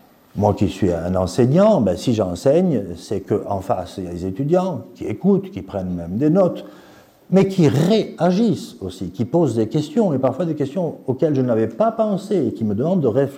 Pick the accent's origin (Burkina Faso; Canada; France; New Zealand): France; Southern France; now in Switzerland; depuis 25 ans que je vis dans la Confédération helvétique, je suis un bon Français du sud de la France, rassurez-vous, j'ai ma bonne citoyenneté